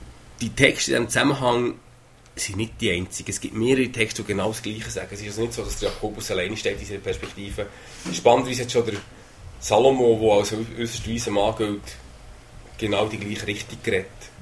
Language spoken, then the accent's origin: German; Switzerland; haben durch das als Schweizer grundsätzlich wirklich ein gutes Leben.